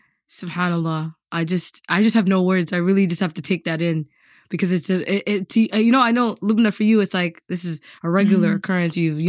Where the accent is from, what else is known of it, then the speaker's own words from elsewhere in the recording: Canada; you know, I'm from Canada, so I don't know what it's like growing up in France.